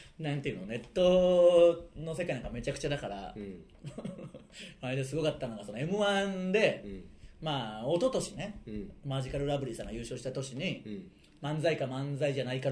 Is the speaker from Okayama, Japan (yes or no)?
yes; Tsuyama, Okayama, Japan; 僕らの地元である岡山県津山市の情報を送ってもらい